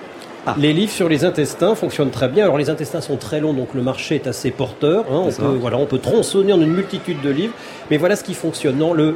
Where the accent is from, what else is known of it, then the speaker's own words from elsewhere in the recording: Hauts-de-France, France; je suis ch'ti aussi